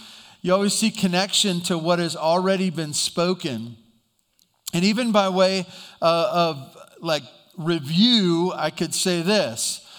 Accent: Santa Barbara, California, United States; Growing up in Santa Barbara, I didn't go out on boats. I wasn't a sailboater.

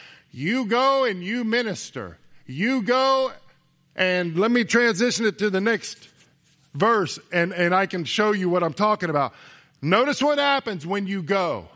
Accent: Jacksonville, Florida, United States; And in Florida, I grew up in Jacksonville

